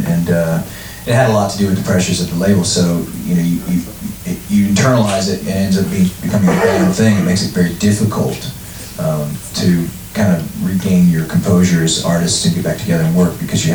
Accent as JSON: {"language": "English", "town": "Seattle", "region": "Washington", "country": "United States", "lives_now": "Los Angeles, United States", "said": "Well, we're from Seattle."}